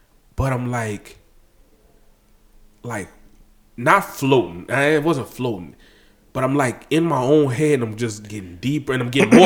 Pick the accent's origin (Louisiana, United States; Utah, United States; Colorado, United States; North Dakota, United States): Louisiana, United States; I'm from Louisiana, motherfucker. I've been drinking that shit since elementary school.